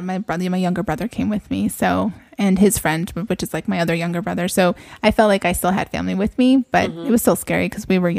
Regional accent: San Jose, California, United States; moved away as an adult; now in San Diego, United States; Oh, from the Bay Area. I'm actually from San Jose. And I moved out to San Diego.

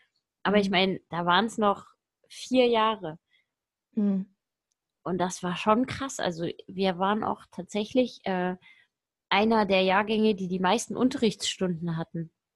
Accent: Germany; warum muss ich als Deutscher wissen, was ist ein Possessivpronomen und was ist ein Konjunktiv?

